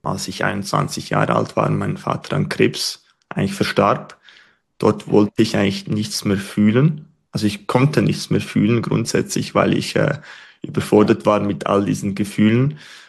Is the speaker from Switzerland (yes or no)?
yes; Switzerland; born there; meine Eltern kommen ursprünglich aus Serbien. Ich bin in der Schweiz geboren. In der Schweiz bin ich so mit einem Secondo.